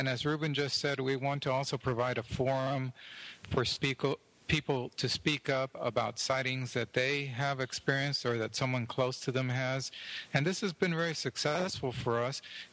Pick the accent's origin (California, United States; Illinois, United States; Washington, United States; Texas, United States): Texas, United States; Edinburg; Edinburgh, Texas, which is my hometown, is where I'm talking to you from tonight.